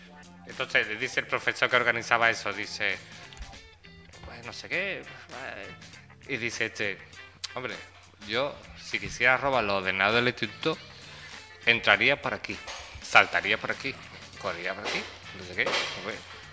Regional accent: Torreblanca, Spain; Yo soy de Torre Blanca, pero no estoy en Torre Blanca.

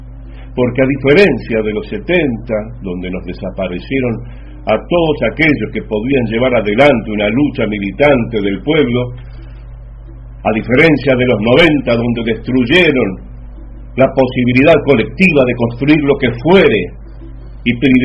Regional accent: Argentina; qué carajo somos los argentinos

